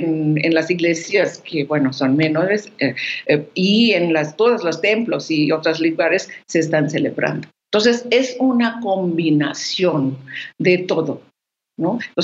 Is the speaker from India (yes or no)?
yes; West Bengal, India; Y yo lo sé porque soy de Bengala